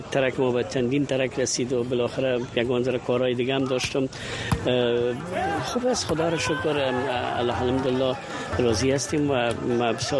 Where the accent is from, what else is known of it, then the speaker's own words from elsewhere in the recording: Afghanistan; now in United States; ما بسیار وقت از افغانستان برامدیم، آمدیم پاکستان و یک مدت به مسکو و به طرف های کشورهای شما به اصطلاح الموتا و این طرف ها کار کردیم و امریکا که آمدیم